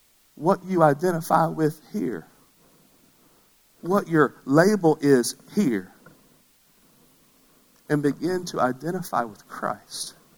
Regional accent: Alabama, United States; You know, so I grew up in Alabama, and my kids were born in North Carolina

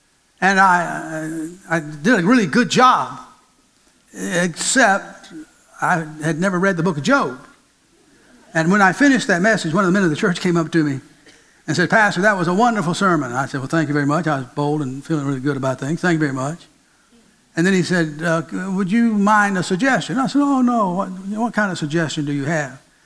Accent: Georgia, United States; also born or lived in Atlanta; I was born in Crawford Long Hospital in Atlanta, Georgia. I was born in downtown Atlanta. I lived most of my life in the rural northeast Georgia mountain areas and around chicken houses and cattle farms.

